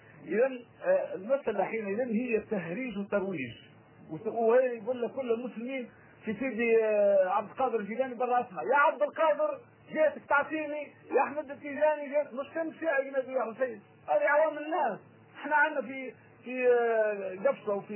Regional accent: Tunisia; عندنا في تونس ضرب الشيوخ وبالخنازر وكل، ولا ما تعرفش؟

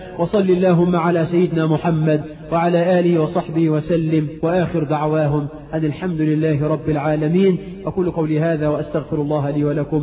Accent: Egypt; اللهم اجعل بلدنا مصر آمنة مطمئنة

